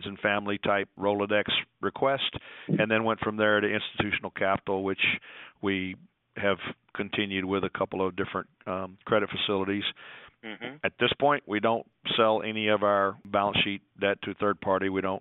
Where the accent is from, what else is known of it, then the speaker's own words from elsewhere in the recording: Texas, United States; So I am from Texas. I was born and raised in a little small town in South Texas in a farm and ranch and agriculture environment.